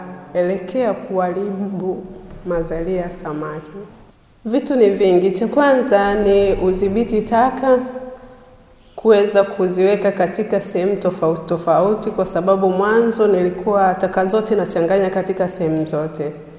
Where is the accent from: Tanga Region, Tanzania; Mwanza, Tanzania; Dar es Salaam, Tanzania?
Tanga Region, Tanzania; Ushongo; natokea kata ya Mwela kijiji cha Ushongo.